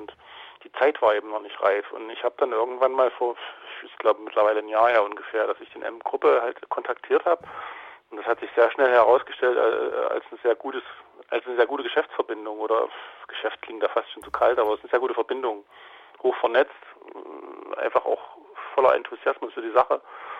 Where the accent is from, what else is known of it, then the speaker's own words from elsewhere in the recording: Gera, Thuringia, Germany; hier auch in Gera, in meiner Heimatstadt